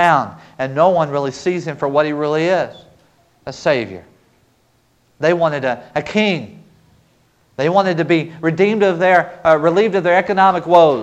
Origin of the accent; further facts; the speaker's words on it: Oklahoma, United States; Now, I'm from Oklahoma originally. We know storms down there.